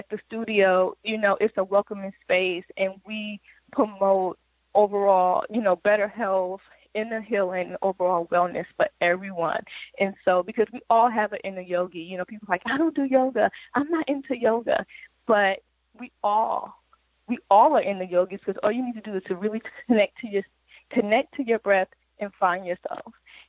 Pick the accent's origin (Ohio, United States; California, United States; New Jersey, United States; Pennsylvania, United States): New Jersey, United States; now in Memphis, United States; I'm originally from Jersey, but I've lived in Memphis for over about 12 years now.